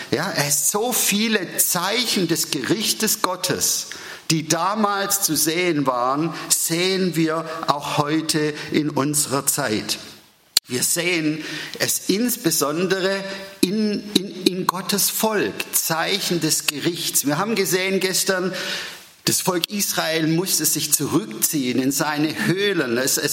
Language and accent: German; Baden-Württemberg, Germany; Jahrgang 1970. Ich komme aus dem Schwabenland, wie ich unmöglich verstecken oder verbergen kann, auch hier in der Nähe von Karlsruhe.